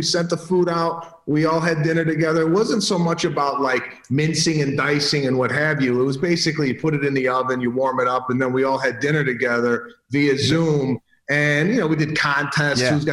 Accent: Chicago, Illinois, United States; Yeah, I've known Pat for 10 years. We're from Chicago.

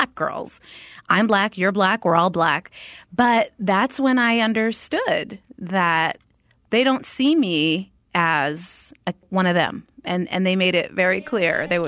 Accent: Houston, Texas, United States; You know, growing up in Houston, Texas in the 80s, we were the only Sudanese family ever, you know, in my school, definitely in the neighborhood.

